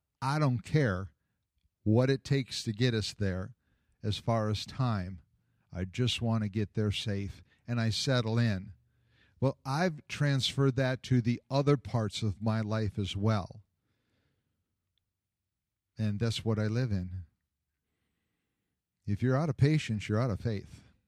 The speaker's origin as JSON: {"language": "English", "country": "United States", "said": "Well, I want to. I'm an American. I want to know why."}